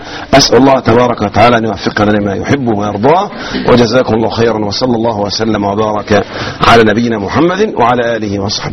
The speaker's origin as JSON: {"language": "Arabic", "country": "Egypt", "said": "نحن من أهل مصر"}